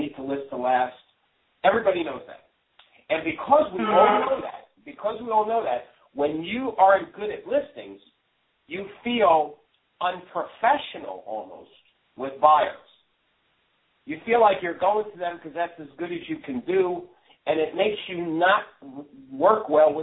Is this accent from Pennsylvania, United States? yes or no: no; New York, United States; I personally, you know, I'm from New York, so going to somebody's house and knocking on the door, you know, I was always worried I'd get shot.